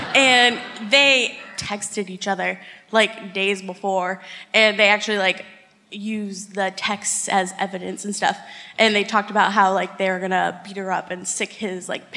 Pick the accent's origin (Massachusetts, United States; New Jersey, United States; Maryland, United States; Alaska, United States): Massachusetts, United States; New Bedford; New Bedford.